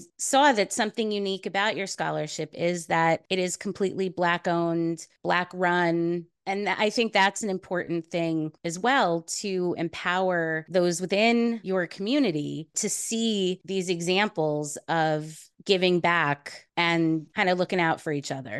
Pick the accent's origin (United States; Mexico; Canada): United States; New York; I am from New York, which anyone listening can hear it in my voice.